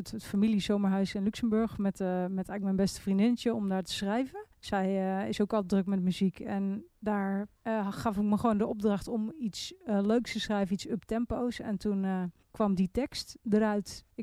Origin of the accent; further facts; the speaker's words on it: Enschede, Overijssel, Netherlands; Dus opgroeien in Enschede, waar ik vandaan kom.